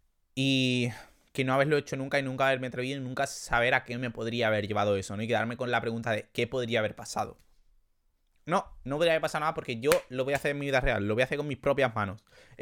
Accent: Andalusia, Spain; Soy andaluz, de hecho. El número 3 de cosas que he aprendido a los 22

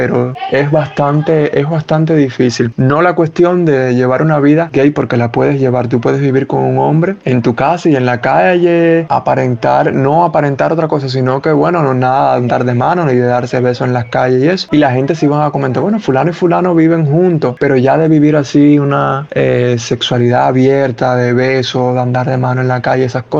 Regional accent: Maisí, Guantánamo, Cuba; Y sobre todo con respecto a mi pueblito, a Maicí.

